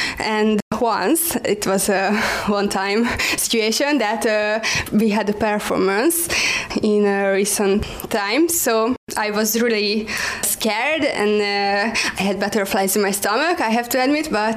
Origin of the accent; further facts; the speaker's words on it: Australia; now in Hungary; as I'm an Australian girl and not a Hungarian